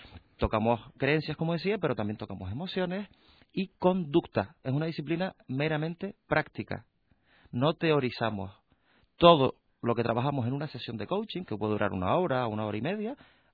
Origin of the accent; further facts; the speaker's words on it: Canary Islands, Spain; Pero mi tierra es esta.